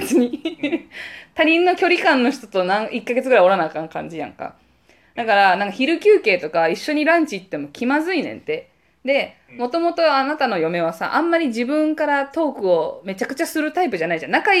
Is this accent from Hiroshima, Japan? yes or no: yes; Hiroshima, Japan; moved away as an adult; also born or lived in Osaka; 私、実家に、広島出身だけど、大阪から、大学から大阪に出たから